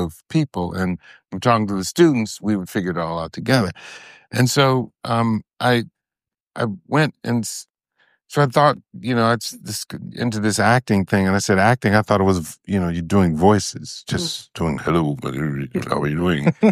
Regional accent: Detroit, Michigan, United States; I mean, I was raised in Detroit.

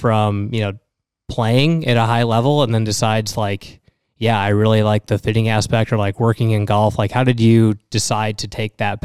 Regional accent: Little Rock, Arkansas, United States; also born or lived in Cabot; Yeah, I was actually born in Cabot, and then we lived in Little Rock.

